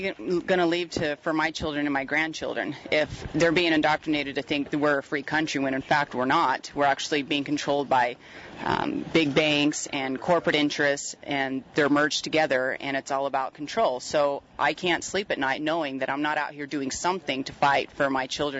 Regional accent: Las Vegas, Nevada, United States; I'm from Vegas

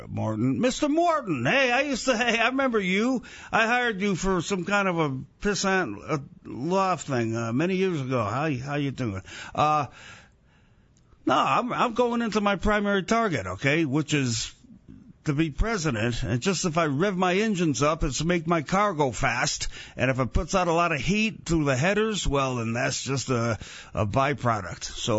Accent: Ireland; as an Irishman, it kindles my wrath to the max

